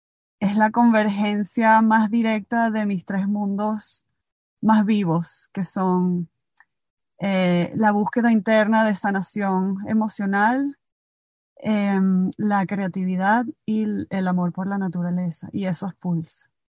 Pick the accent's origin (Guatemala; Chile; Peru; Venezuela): Venezuela; moved away; also born or lived in Switzerland; hace casi ya 20 años me fui de Venezuela y he vivido en muchos países. Contrastados uno del otro, me fui de Venezuela, bueno, como sabemos que es nuestro país, a Suiza